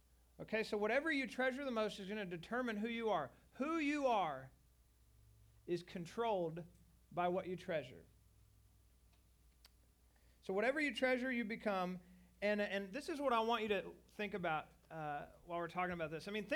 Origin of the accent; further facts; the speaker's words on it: Lawrence, Kansas, United States; I grew up in Lawrence, Kansas, love them.